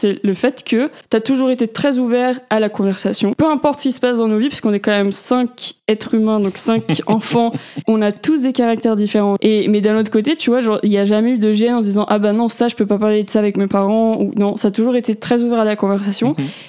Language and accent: French; Auvergne-Rhône-Alpes, France; Alors, on est polynésien, on sait pas surfer, on vient de Haute-Savoie, je fais pas de ski.